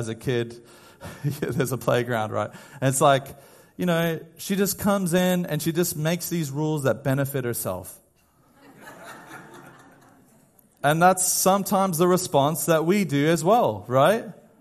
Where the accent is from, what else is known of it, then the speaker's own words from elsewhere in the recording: United States; And I mean, being an American citizen, I think about January 6th, where they stormed the Capitol.